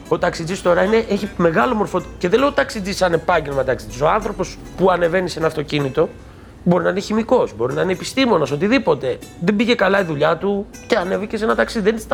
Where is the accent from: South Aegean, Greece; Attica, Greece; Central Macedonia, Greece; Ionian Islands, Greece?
Attica, Greece; Ano Glyfada; born there; Γεννήθηκα στην Άνω Γλυφάδα, είμαι 38 χρονών.